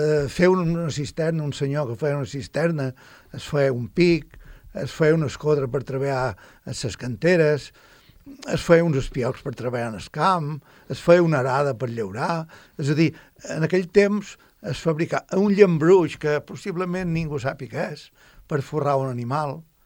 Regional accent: Formentera, Balearic Islands, Spain; jo, quan vaig començar de petit a Formentera, hi havia 5 ferreries.

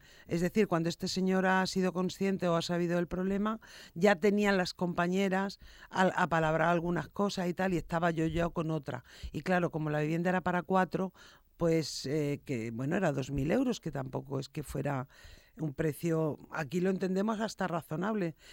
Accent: Extremadura, Spain; Pero yo que no tengo coche, que vengo de Extremadura, pues ya me contarás.

